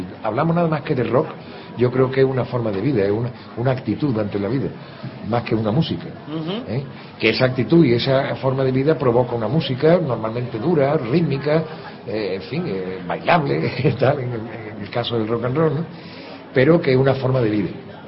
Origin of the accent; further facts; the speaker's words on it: Andalusia, Spain; Y en este caso eran andaluzas porque somos andaluces